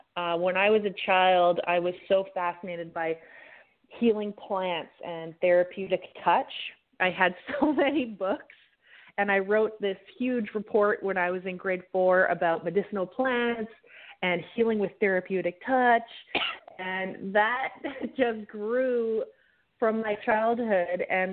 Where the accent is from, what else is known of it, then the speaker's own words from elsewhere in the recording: Saanich, British Columbia, Canada; So I'm from Saanich.